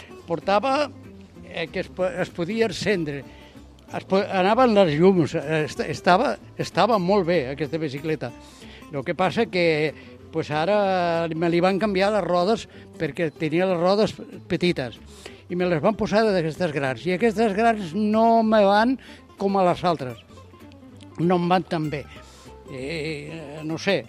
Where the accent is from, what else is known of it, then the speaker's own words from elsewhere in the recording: Aragon, Spain; moved away; Jo vaig venir de la província de Huesca.